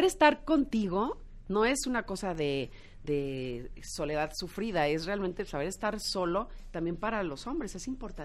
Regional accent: Zacatecas, Mexico; Soy de Zacatecas y tengo esa parte de valores

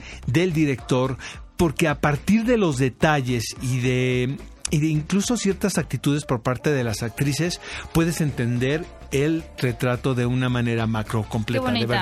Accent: Tijuana, Baja California, Mexico; also born or lived in San Diego, United States; Yo crecí en San Diego y en Tijuana

